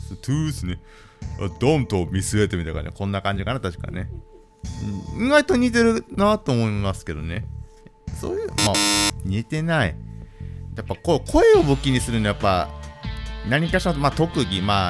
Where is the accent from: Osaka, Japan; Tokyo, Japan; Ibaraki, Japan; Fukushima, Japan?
Ibaraki, Japan; 僕茨城出身で、大阪の茨城じゃないですよ、茨城県の方ね、